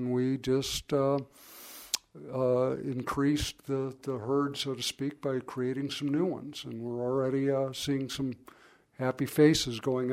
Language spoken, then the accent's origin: English; Florida, United States; moved away as an adult; Yeah, well, we are from Florida. My wife is one of the few born and bred Floridians, true Floridians